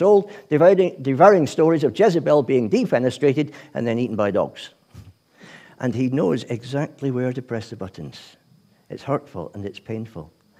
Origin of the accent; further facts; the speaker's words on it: Scotland, United Kingdom; as a Scotsman who's a bit cynical